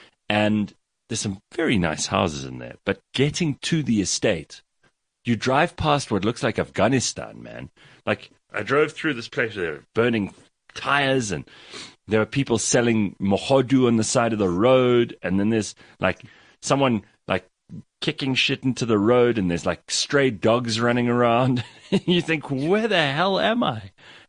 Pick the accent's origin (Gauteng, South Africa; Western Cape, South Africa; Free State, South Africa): Gauteng, South Africa; Pretoria; I'm halfway between Johannesburg and Pretoria. I grew up in Pretoria. I went to university there. I went to school there.